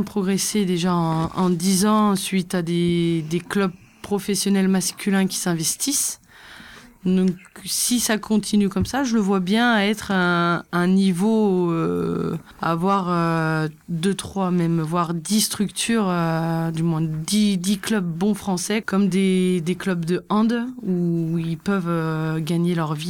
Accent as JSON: {"language": "French", "town": "Lyon", "region": "Auvergne-Rhône-Alpes", "country": "France", "said": "Alors c'est dans la région lyonnaise, comme je suis lyonnaise"}